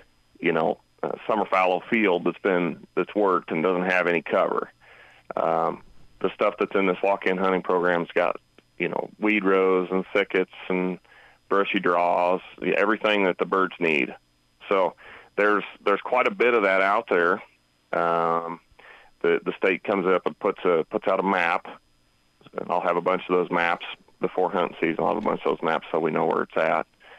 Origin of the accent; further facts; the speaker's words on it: Colby, Kansas, United States; I grew up down in Colby, Kansas, Northwest Kansas.